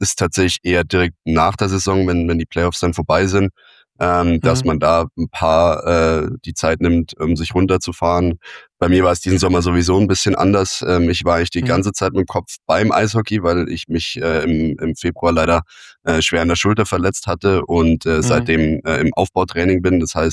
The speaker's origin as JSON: {"language": "German", "town": "Landshut", "region": "Bavaria", "country": "Germany", "tie": "born or raised there", "said": "Ich bin ja in Landshut groß geworden"}